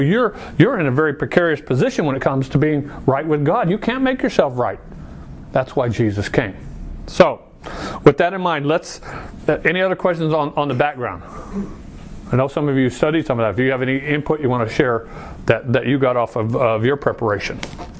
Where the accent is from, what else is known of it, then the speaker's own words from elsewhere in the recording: Chandler, United States; Now, when I was growing up in the Baptist church, one of the things that I think we actually used to have this outside the building on the church, the little red brick church there in Chandler, First Baptist Church of Chandler